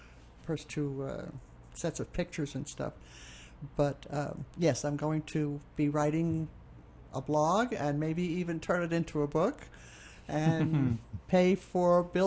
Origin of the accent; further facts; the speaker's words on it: New York City, New York, United States; I'm a New Yorker.